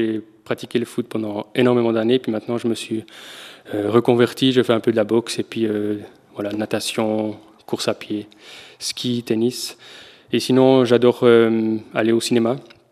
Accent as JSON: {"language": "French", "town": "Sonvilliers", "region": "Bern", "country": "Switzerland", "tie": "born or raised there", "said": "Je suis un enfant du Haut-du-Vallon, je viens de Sonvilliers, donc j'ai fait mes écoles à Sonvilliers, Renan et Saint-Imier. Et maintenant, j'habite dans le Zélande."}